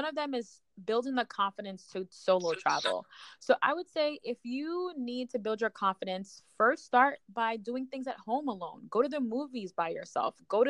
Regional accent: New York, United States; And I'm from New York, so New York to Chicago is not that far.

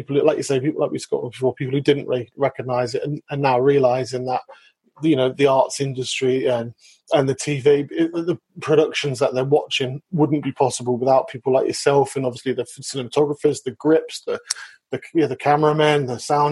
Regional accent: United Kingdom; He's apparently our patriotic duty as a British person to go to the pub.

